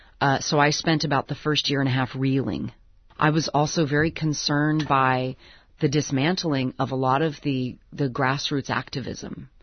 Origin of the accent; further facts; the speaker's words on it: United States; Well, I am American, and so that's, you know, a lever I try to push.